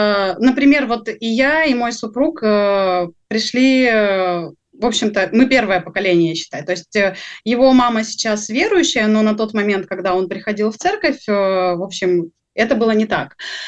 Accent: Stavropol Krai, Russia; Я это помню, потому что я выросла в регионе. Я из Ставропольского края.

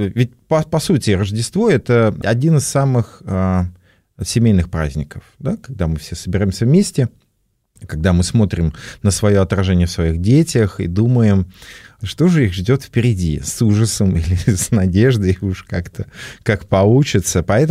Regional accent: Moscow, Russia; Я из Москвы

